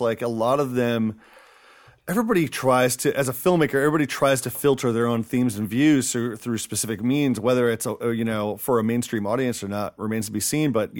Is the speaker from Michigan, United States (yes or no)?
no; Connecticut, United States; as a kid growing up in Connecticut and going to the video store